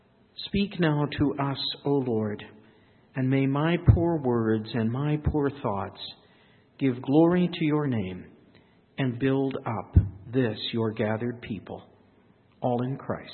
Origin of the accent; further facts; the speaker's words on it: Indianapolis, Indiana, United States; the Lilies in my hometown of Indianapolis